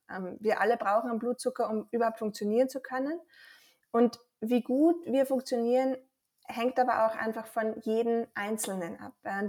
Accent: Austria; accent: Austrian dialect; also born or lived in Vienna; ich glaube auch unschwer an meinem Dialekt zu erkennen, komme ich aus Österreich. Ich habe in Wien Ernährungswissenschaften studiert

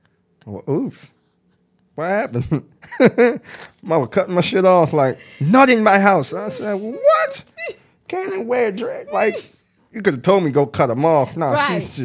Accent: Nigeria; When we came from Nigeria, right, everything here, was considered the shit to us.

